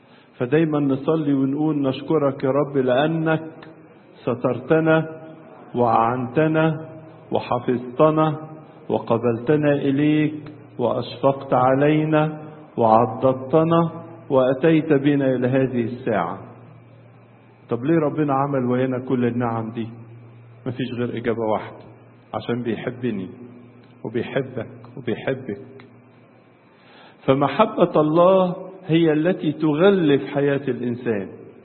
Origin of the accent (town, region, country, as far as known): Egypt